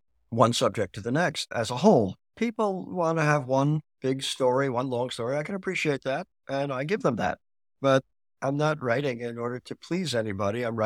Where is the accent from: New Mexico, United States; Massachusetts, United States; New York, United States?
New York, United States; moved away; I'm a transplant. I grew up in New York, and now I've lived here most of my life.